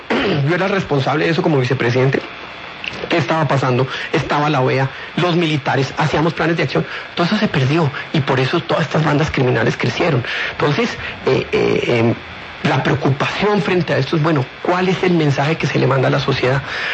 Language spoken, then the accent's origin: Spanish; Colombia; a mí como colombiano